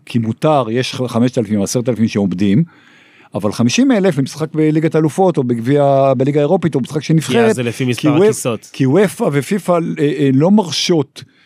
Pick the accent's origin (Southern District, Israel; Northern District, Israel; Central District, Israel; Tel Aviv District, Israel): Tel Aviv District, Israel; Tel Aviv; אז אני כילד, עוד לא היה קניון, עוד לא היה קניון, אבל ללכת, ואני... שגדלתי בצפון מזרח תל אביב